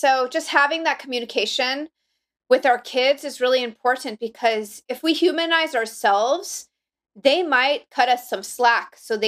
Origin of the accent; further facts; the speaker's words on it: Los Angeles, California, United States; I'm born and raised in Los Angeles. I was raised in the Valley.